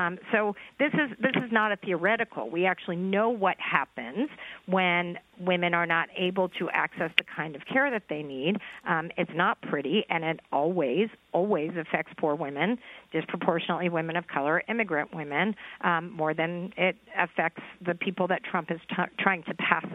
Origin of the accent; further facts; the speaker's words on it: Texas, United States; I'm a Texan. I'm from Texas.